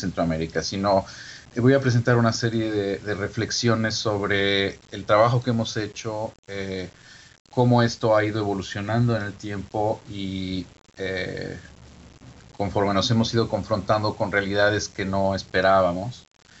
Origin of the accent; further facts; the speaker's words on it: Mexico; Bueno, soy mexicano